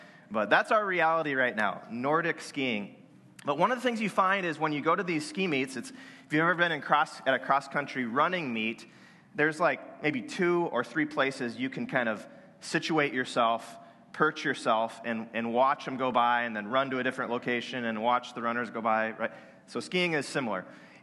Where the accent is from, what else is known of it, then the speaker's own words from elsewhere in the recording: Iowa, United States; So, you know, my wife and I, Sarah and I, we are from Iowa